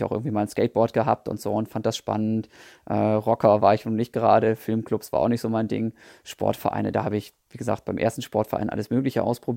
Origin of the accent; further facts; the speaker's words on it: Osnabrück, Lower Saxony, Germany; Ich bin in Osnabrück in Niedersachsen aufgewachsen mit 3 Geschwistern.